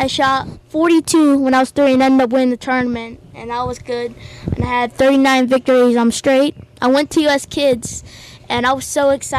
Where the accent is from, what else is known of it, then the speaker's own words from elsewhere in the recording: Evans, Georgia, United States; So I'm 11 years old. I'm 11 years old. I'm from Evans, Georgia.